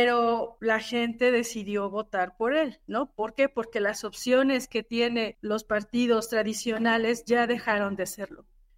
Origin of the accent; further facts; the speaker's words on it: Tlaxcala, Mexico; yo soy de Tlaxcala y en mi estado no hubo elección para gobernador